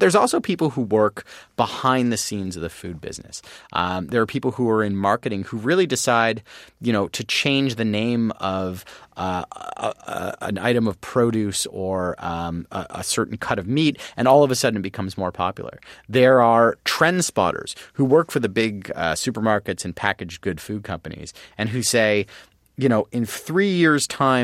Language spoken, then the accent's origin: English; Canada; I'm from Canada.